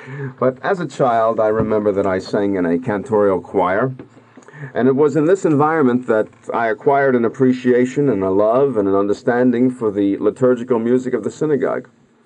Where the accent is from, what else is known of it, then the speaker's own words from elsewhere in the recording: Washington, District of Columbia, United States; I was taught as a child growing up in Washington, D.C., in the shadow of the United States Capitol building, as a matter of fact.